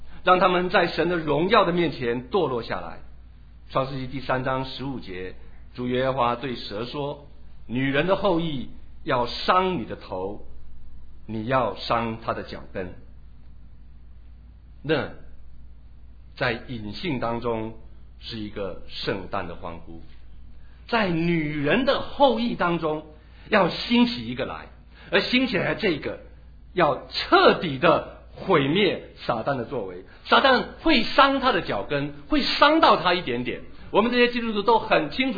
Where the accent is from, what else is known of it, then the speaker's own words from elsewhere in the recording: Taitung County, Taiwan; also born or lived in Hsinchu; 我小时候在台东长大，后来我转学到新竹，你要说你是从哪里来的，我说台东哪里，不起眼的小城小村落。